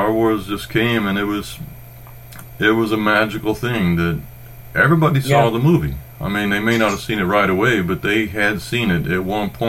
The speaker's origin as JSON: {"language": "English", "town": "Oklahoma City", "region": "Oklahoma", "country": "United States", "tie": "born or raised there", "said": "I grew up in Oklahoma City, and I was driving my car"}